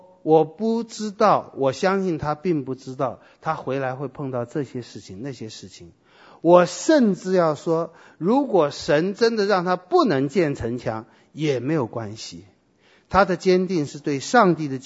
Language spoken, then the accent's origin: Chinese; China; 我相信了，反正我们中国人过一阵就会发明一个东西。